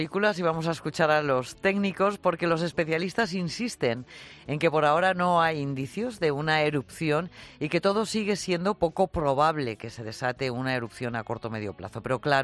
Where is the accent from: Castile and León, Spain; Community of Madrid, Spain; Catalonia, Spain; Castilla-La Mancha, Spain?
Castile and León, Spain; Lerma; soy de Lerma, Burgos. No vivo encima de un volcán.